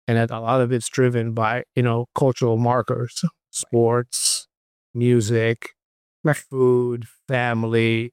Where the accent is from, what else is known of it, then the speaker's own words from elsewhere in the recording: New York City, New York, United States; growing up in New York City and then sort of, you know, coming out of college, interning at MTV